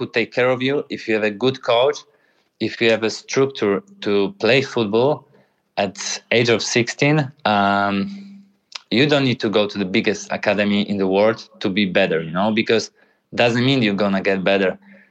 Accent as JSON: {"language": "English", "country": "Poland", "tie": "born or raised there", "second_language": "English", "said": "I have also everything in Poland, in my hometown, so I don't need to move at that moment."}